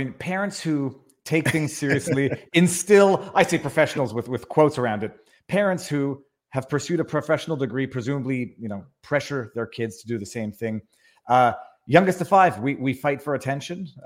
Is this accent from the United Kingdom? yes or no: no; Montreal, Quebec, Canada; Born and raised in Montreal, youngest of five kids.